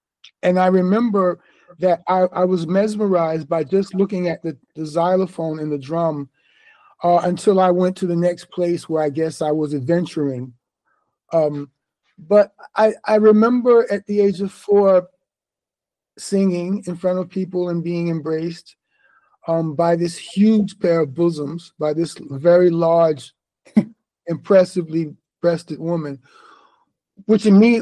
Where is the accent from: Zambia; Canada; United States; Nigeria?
United States; East Orange, New Jersey; also born or lived in Harlem; So, but I was born in 1962, and I was born in Harlem. By the time I was two, we were living in New Jersey, East Orange, New Jersey, to be exact.